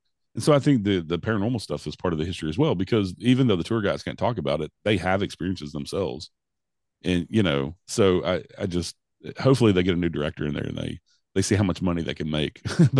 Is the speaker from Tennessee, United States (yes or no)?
yes; Tennessee, United States; Like I said, growing up in Middle Tennessee, for sure.